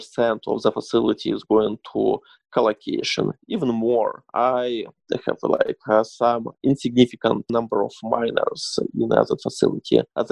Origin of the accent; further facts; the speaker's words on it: Yekaterinburg, Sverdlovsk Oblast, Russia; I launched my first small facility in my hometown of Yekaterinburg in 2015